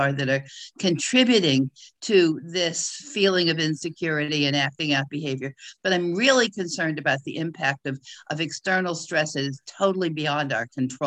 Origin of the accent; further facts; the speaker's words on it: Chatham Borough, New Jersey, United States; from Chatham Borough.